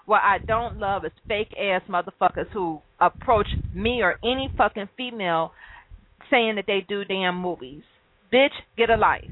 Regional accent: Detroit, Michigan, United States; first of all, I'm from Detroit.

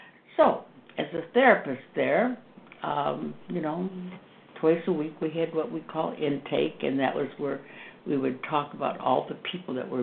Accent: St. Louis, Missouri, United States; also born or lived in Boston; But I was raised in Missouri, St. Louis, Missouri, and I went to nurses training at the Jewish Hospital in St. Louis.

